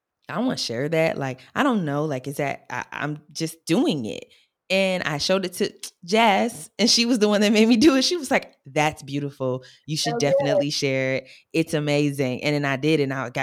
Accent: Detroit, Michigan, United States; I'm from Detroit.

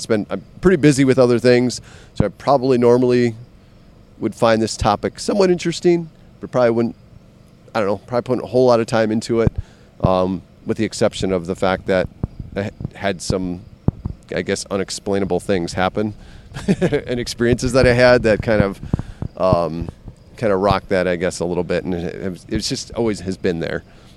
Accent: Wisconsin, United States; I grew up in Wisconsin my whole life. Grew up in between Chilton and Hilbert on a farm.

